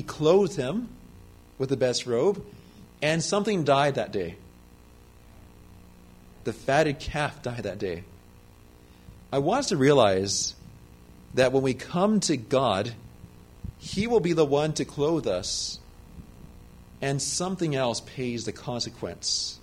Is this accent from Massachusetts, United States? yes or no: no; Loma Linda, California, United States; Am I an Adventist because I'm from Loma Linda?